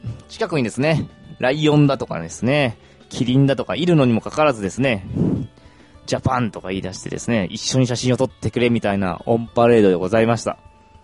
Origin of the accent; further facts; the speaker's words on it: Toyohashi, Aichi, Japan; 私、地元が愛知県の豊橋市なんですけれども